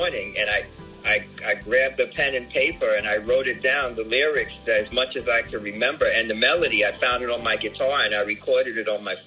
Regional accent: Bronx, New York, United States; And we were in my apartment that I grew up in the Bronx.

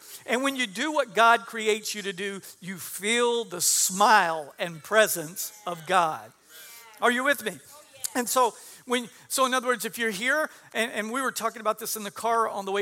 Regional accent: Texas, United States; I'm from South Texas, which is kind of like West Louisiana.

